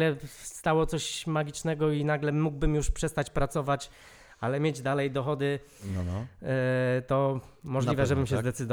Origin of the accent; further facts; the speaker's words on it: Sosnowiec, Silesian Voivodeship, Poland; Jak pytają się, skąd jestem i mówię, że jestem z Polski